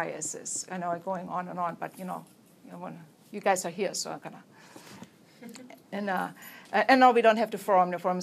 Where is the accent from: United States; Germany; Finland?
Germany; English is a second language; And I was probably, my accent kind of stuck out because it was, you know, there are not many Germans there.